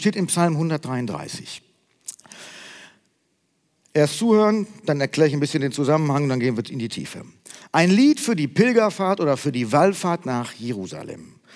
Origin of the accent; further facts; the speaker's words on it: North Rhine-Westphalia, Germany; ich sage ja nicht, ich bin Nordrhein-Westfaler, wenn ich irgendwo hinfahre. Ich sage, ich bin Deutscher.